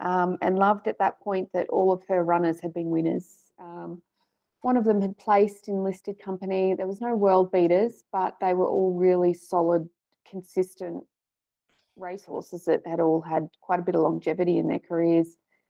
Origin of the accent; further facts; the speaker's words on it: Toowoomba, Queensland, Australia; So I grew up in Queensland, actually, in went to school and everything in Toowoomba, the Darling Downs.